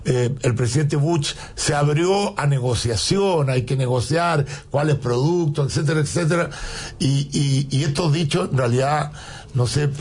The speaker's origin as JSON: {"language": "Spanish", "country": "Chile", "said": "yo soy chileno y él es el presidente de Chile, por lo tanto es mi presidente."}